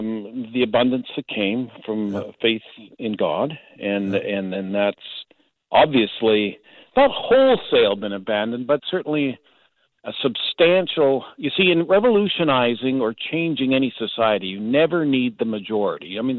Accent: Canada

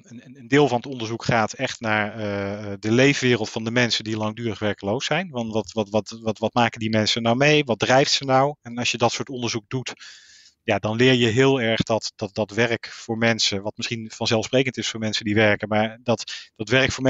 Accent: Rotterdam, South Holland, Netherlands; Ik kom uit Rotterdam.

